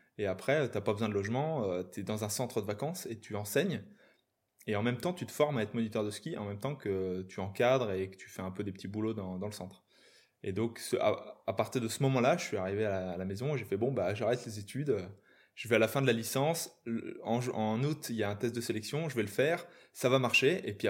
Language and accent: French; Grand Est, France; comme je viens de là en fait, je viens de Moselle